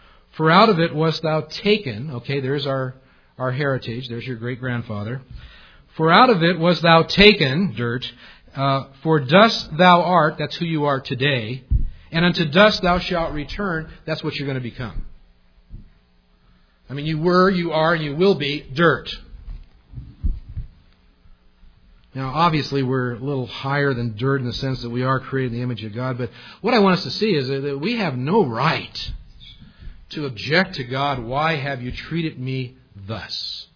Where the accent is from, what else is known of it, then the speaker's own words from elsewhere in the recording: Wyoming, United States; Of course, we're from Wyoming where mountains are mountains.